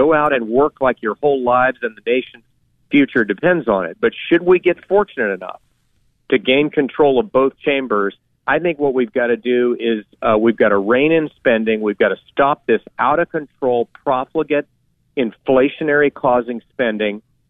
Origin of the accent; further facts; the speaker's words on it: Georgia, United States; In my home state of Georgia